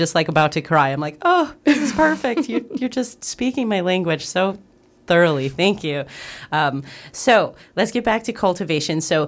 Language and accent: English; Midwest, United States; I'm from the Midwest, yo.